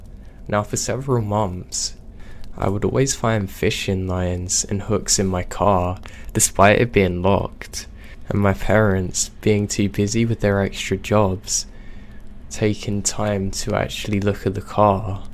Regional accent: Ohio, United States; We are from the Midwest and planned our trip to take a big circle from Ohio to LA, up to Portland, and then back home.

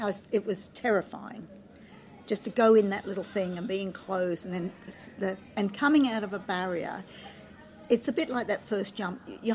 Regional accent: Queensland, Australia; because I came from Queensland, so I went back to Queensland

